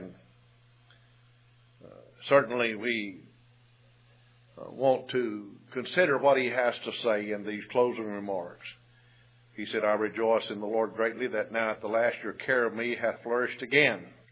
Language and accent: English; Texas, United States; And I'd always have to deal with that in some fashion since I'm from Texas.